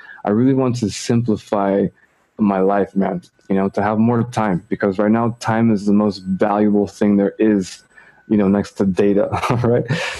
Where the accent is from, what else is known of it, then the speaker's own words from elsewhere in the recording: San Francisco, California, United States; moved away as an adult; now in Spain; So I'm from San Francisco, California. To be more specific, I'm from the North Bay, which is across the Golden Gate Bridge, you know, 45 minutes. I left California to travel and backpack, and I was traveling around Europe.